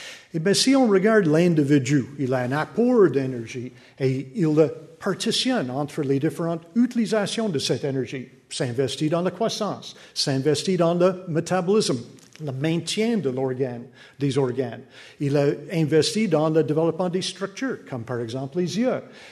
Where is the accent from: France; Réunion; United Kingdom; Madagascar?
United Kingdom; French is a second language; Normalement, les gens n'ont pas trop de difficultés avec mon accent, mais parfois je choisis le mauvais mot et surtout le mauvais sexe. On dit toujours que les Anglais connaissent pas le sexe.